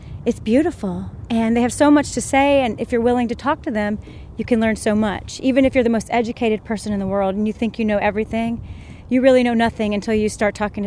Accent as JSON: {"language": "English", "town": "Stone Mountain", "region": "Georgia", "country": "United States", "said": "So whenever I would say, hey, I'm from Stone Mountain"}